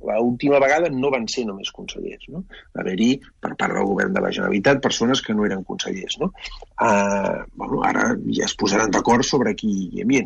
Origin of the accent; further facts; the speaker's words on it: Catalonia, Spain; hi ha molta gent que no ho som, i tots som catalans